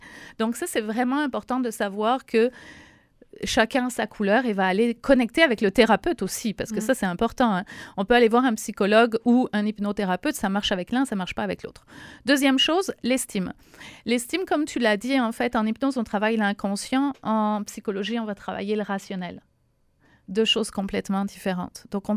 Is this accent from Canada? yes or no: no; France; je suis française d'origine